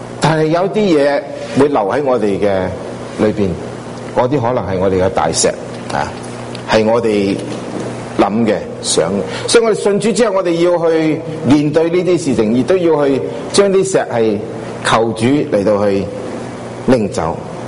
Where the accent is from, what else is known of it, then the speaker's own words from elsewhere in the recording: Hong Kong; 特别我哋系中国人，啊，好精啊！啊，做嘢好醒目嘅，同世界上面咁比啊，我哋香港人更加精